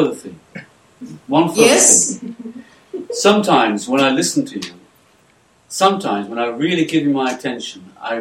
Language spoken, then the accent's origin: English; England, United Kingdom; as clearly as I understand that I'm an Englishman, without actually saying that I'm an Englishman